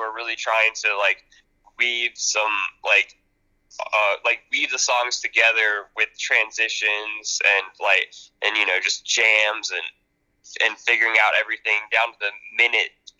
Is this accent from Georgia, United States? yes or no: yes; Georgia, United States; The tour is starting in Texas, and we're from Georgia, so we needed to find a way to get there without just, you know, driving straight.